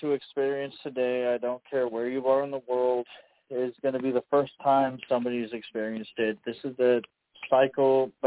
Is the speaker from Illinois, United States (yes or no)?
yes; Chicago, Illinois, United States; I'm from Chicago.